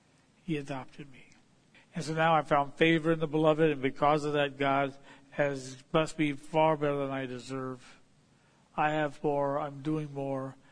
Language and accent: English; Virginia, United States; accent: southern; moved away; also born or lived in Ohio; People looked at me and thought I was prejudiced just because I came from Virginia. And I lived in Ohio.